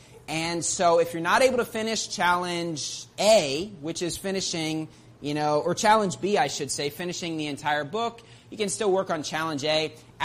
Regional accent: West Virginia, United States; accent: country accent; I grew up in West Virginia. I can't help it but sing it with a country accent and this big twang in my voice.

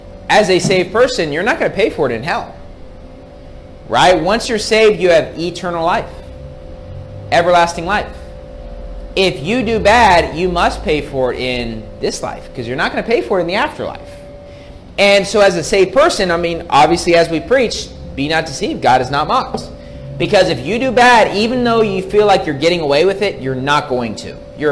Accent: West Virginia, United States; Actually, every single winter, growing up in West Virginia, there would be people that you'd read in the newspaper

